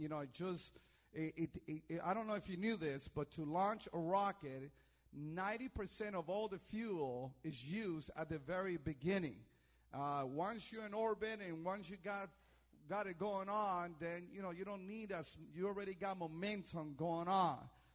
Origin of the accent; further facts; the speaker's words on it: Sylmar, California, United States; also born or lived in New York; See, I'm from New York. In New York, when we preach, we like people to talk back. Is that okay, church? Now, I was raised in Sylmar, went to Sylmar High, praise God.